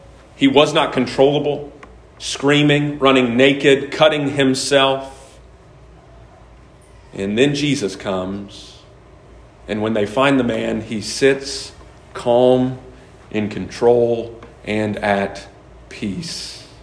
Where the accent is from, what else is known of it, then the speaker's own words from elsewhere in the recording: Chillicothe, Ohio, United States; I'm from Chillicothe, so I know personally of ones in Chillicothe.